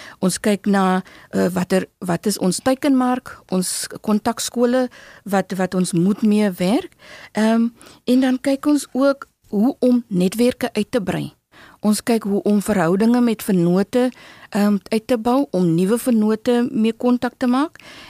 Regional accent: Walvis Bay, Erongo, Namibia; now in Stellenbosch, South Africa; My hart sal altyd in Namibia bly, altyd in Walvisbaai bly. In Narwal, my woonbuurt waar ek vandaan kom. So, dis waar my hart is, maar ek is so lief vir Stellenbosch en ek dink ek gaan nie wegtrekkie.

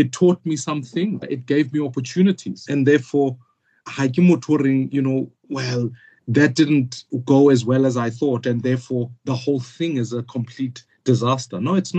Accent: Soweto, Gauteng, South Africa; But let me tell you what growing up in Soweto is like.

